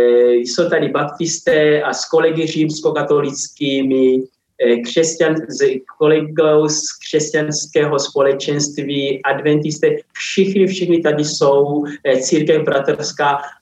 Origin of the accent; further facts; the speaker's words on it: Angola; Czech is a second language; moved away as an adult; now in Czech Republic; Mám dva domovy, když tady opravdu jako žijí díl, ale pořád se cítím zároveň i jako Angolán. a Česko beru jako svůj druhý domov.